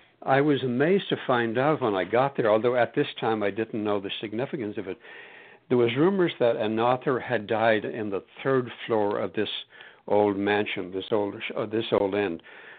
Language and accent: English; Ireland; I grew up in Ireland, as I think you knew. spent my early years there. I grew up in a small little town